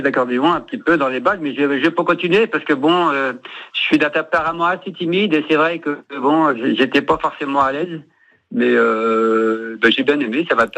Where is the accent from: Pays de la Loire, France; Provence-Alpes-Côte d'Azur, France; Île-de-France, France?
Pays de la Loire, France; now in Mayenne, France; à la base, moi, je suis pas de la Mayenne. Je viens de la Loire-Atlantique.